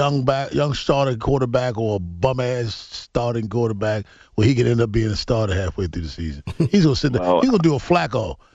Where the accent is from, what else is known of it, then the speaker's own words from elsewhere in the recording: New York, United States; I am from New York.